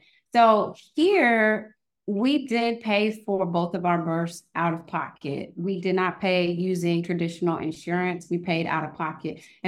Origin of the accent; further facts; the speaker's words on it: California, United States; And that bill in a California hospital, which is my home state, cost them around $36,000 to birth that child.